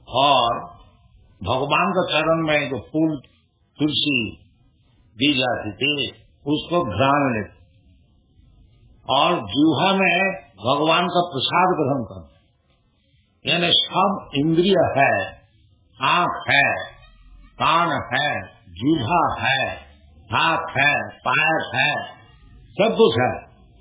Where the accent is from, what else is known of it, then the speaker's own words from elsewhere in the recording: Kolkata, West Bengal, India; हिंदी बोलने में ज्यादा अभ्यास नहीं है और हमारा शरीर भी कलकत्ता है, हिंदी हमारी मातृभाषा भी है और गुजराती गुजराती भी बोल नहीं सकता, थोड़ा थोड़ा तो समझ लेता हूँ।